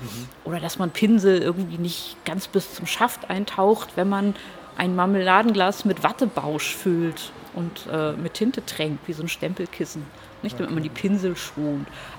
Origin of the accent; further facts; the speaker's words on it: Hamburg, Germany; ich komme aus Hamburg und will in New York Comics machen